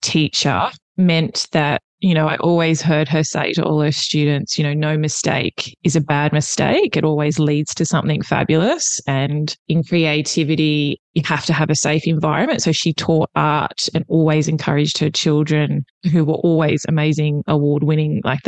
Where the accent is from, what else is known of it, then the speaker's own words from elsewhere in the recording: Sydney, New South Wales, Australia; I grew up in Sydney.